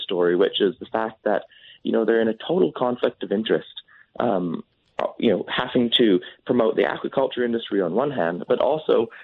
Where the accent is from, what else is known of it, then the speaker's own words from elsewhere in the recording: British Columbia, Canada; But I grew up in the Discovery Islands, and that's kind of ground zero for the salmon farming industry.